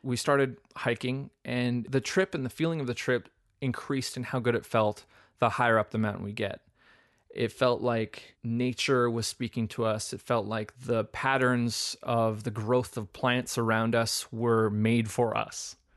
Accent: Canada; We're totally Canadian. We're ice fishing out there.

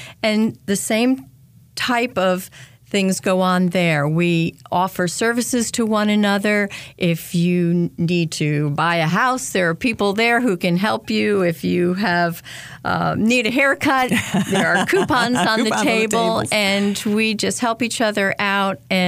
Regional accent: New Jersey, United States; I'm from New Jersey. Grew up in the Northeast. And when I wanted to go to college, I chose to come to North Carolina.

